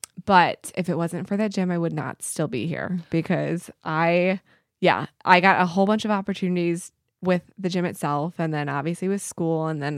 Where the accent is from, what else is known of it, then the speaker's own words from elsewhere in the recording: Bloomingdale, Illinois, United States; moved away as an adult; I grew up in Bloomingdale, Illinois. I moved up here about 5 years ago.